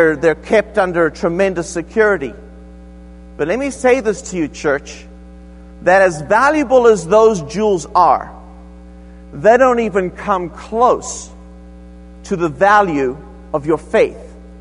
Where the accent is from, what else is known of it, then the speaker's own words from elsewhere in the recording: South Africa; I was raised in South Africa, and I was raised in a very well-to-do family